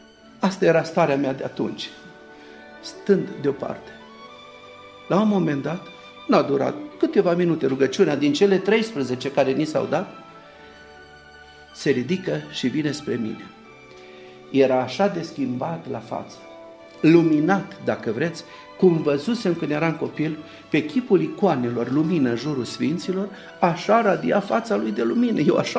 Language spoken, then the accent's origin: Romanian; Hunedoara, Hunedoara County, Romania; Am crescut în Ardeal, între unguri, între nemți, am copilărit cu ei, în Hunedoara, acolo am crescut de mic.